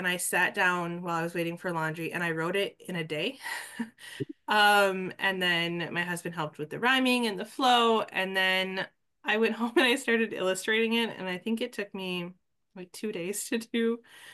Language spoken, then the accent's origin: English; Iron River, Michigan, United States; So I was born and raised in Iron River, Michigan. And I grew up in a really big family, extended family, I should say.